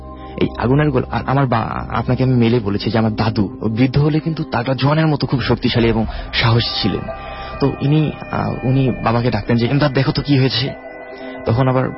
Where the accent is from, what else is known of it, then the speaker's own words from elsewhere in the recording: Gangachara, Rangpur Division, Bangladesh; আমি রংপুর জেলার গঙ্গাচড়া উপজেলা থেকে এসেছি, আমার গ্রাম দক্ষিণ কলকন্দ।